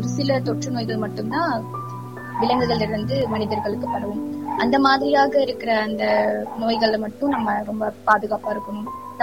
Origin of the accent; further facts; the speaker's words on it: Krishnagiri, Tamil Nadu, India; என்னோட சொந்த ஊர் வந்து கிருஷ்ணகிரி.